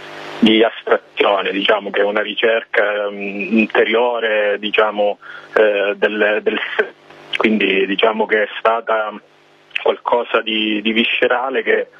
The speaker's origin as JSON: {"language": "Italian", "town": "Palmi", "region": "Calabria", "country": "Italy", "lives_now": "Camerino, Italy", "said": "Io sono originario di Palmi, in provincia di Reggio Calabria, però è da anni che ormai vivo a Camerino, nelle Marche."}